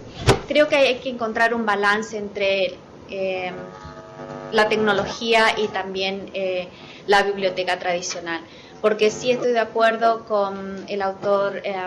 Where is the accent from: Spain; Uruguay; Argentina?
Argentina; now in United States; yo soy originariamente de Argentina